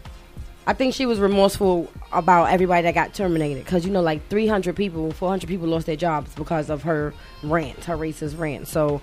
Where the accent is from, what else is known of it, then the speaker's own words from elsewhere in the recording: Brooklyn, New York, United States; I'm from Brooklyn.